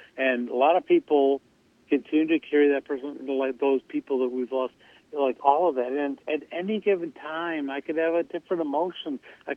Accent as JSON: {"language": "English", "town": "Madison", "country": "United States", "tie": "born or raised there", "said": "And it's here right in my hometown of Madison, the startup."}